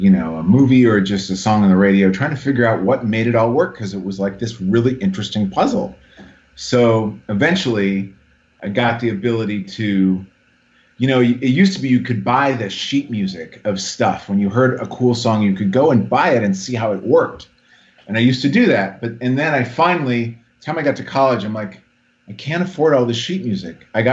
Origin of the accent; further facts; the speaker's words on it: South Dakota, United States; also born or lived in Phoenix; I was born in Phoenix, but I was a little kid. I lived with my grandparents in South Dakota.